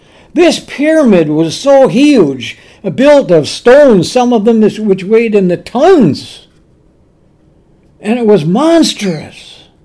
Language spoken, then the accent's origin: English; La Crosse, Wisconsin, United States; I grew up in La Crosse, and it's one city